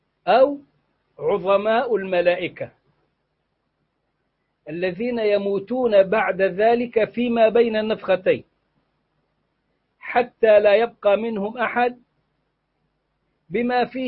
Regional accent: Egypt; عندنا في مصر

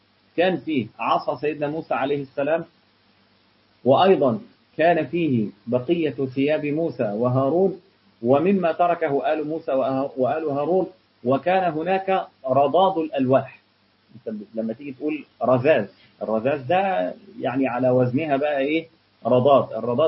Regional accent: Egypt; صحيح ما عندنا في مصر هنا اغنية بتتغنى

